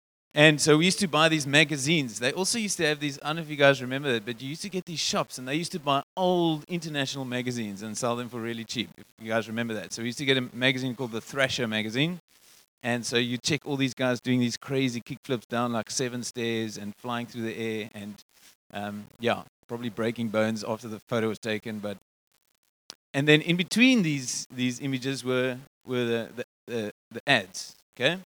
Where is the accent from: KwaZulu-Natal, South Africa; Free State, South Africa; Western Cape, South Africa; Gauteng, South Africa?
Free State, South Africa; Bloemfontein; So I'm a teenager in the 90s growing up in Bloemfontein, and we used to skate.